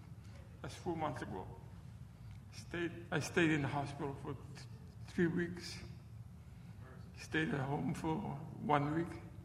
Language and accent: English; Hawaii, United States; I forgot to tell you, I'm from Hawaii. I was born in Hawaii.